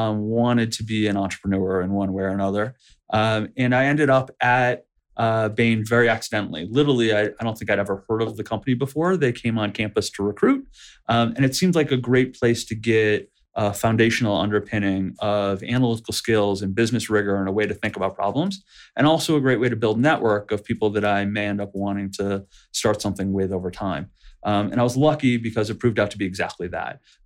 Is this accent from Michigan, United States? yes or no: yes; Detroit, Michigan, United States; So I grew up in Detroit, went to University of Michigan as an undergrad.